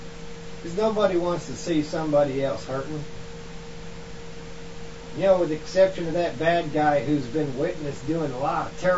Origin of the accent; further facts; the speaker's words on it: United States; I feel offended by it because I'm an American.